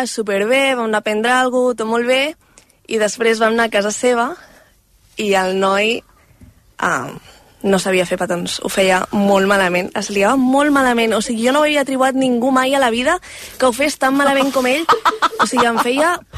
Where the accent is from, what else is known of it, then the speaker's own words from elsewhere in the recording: Barcelona, Catalonia, Spain; però ell vivia a Vic i jo sóc de Barcelona